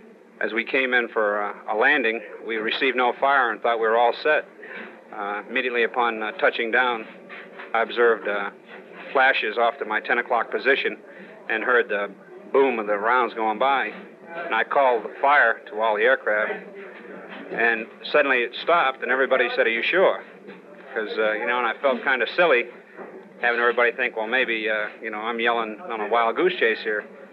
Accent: Hinsdale, New Hampshire, United States; I'm from Hinsdale, New Hampshire right now. That's where my mother lives at this time.

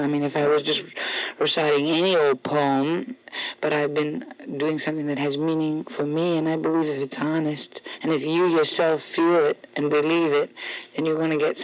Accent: Brooklyn, New York, United States; No, I'm from Brooklyn.

